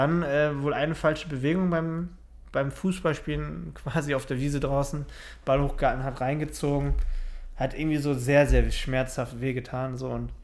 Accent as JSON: {"language": "German", "town": "Dortmund", "region": "North Rhine-Westphalia", "country": "Germany", "said": "Das muss man als Dortmunder sich eingestehen."}